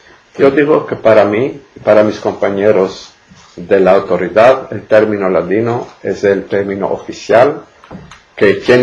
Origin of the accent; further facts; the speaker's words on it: Izmir, İzmir, Turkey; yo en Izmir, mi ciudad natal, cuando nos demandaban qué lengua estás hablando, qué lengua hablas, nosotros hablamos el español.